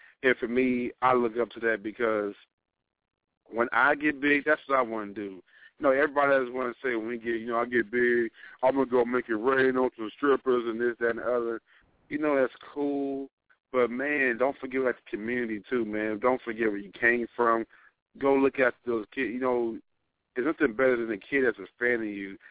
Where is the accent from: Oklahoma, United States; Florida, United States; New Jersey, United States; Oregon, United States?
New Jersey, United States; that's across the pond from my hometown in New Jersey.